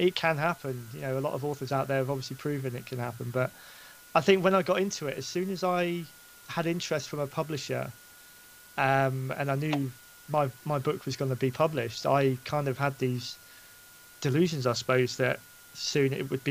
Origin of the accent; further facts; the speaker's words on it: Basingstoke, South East England, United Kingdom; moved away as an adult; also born or lived in Stoke-on-Trent; now in Newton Abbot, United Kingdom; I'm actually from Basingstoke, which is about 150 miles east of where I live now. But I was born there. I went I moved when I was 18. I moved further up north to a place called Stoke-on-Trent.